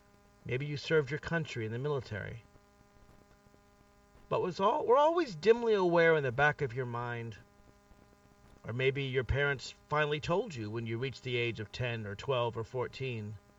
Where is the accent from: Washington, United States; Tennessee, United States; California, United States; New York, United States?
Tennessee, United States; Nashville; I grew up in Nashville, Tennessee. Spent my whole childhood there until I went to college.